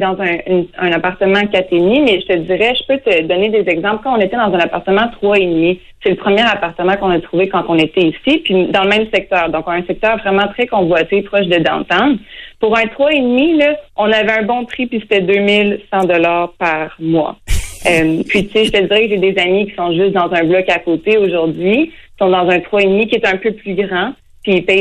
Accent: Quebec City, Quebec, Canada; now in Vancouver, Canada; Oui, je viens de Québec.

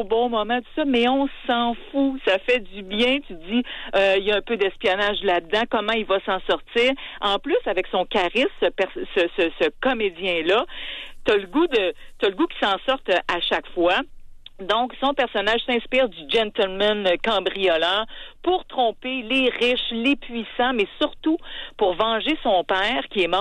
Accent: Quebec, Canada; en tout cas chez nous au Québec

